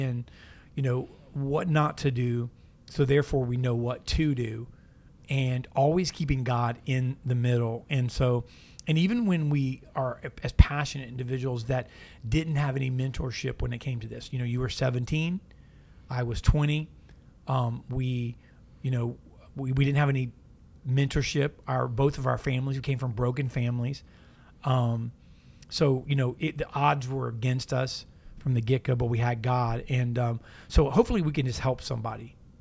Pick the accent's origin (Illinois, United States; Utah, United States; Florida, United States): Florida, United States; Tampa; But I'm not. I'm from Tampa, Florida.